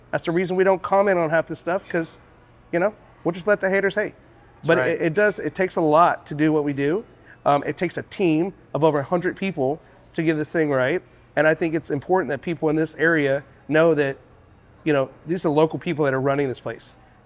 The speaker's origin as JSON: {"language": "English", "town": "The Woodlands", "region": "Texas", "country": "United States", "tie": "born or raised there", "said": "I grew up in the Woodlands in 1977, right?"}